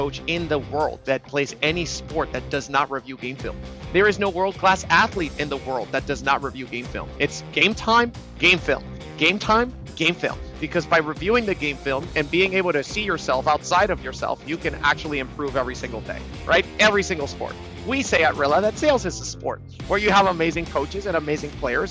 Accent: Dominican Republic; I don't watch – I'm not American. I'm Dominican.

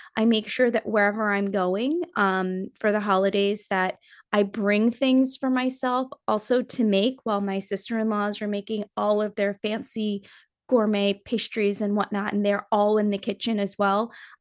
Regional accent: Nepal; I'm from Nepal. So in October, it all started already.

